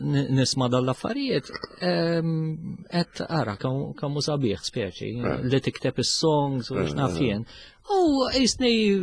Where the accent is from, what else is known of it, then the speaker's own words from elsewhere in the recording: Naxxar, Northern Region, Malta; Jien minn Naxxar.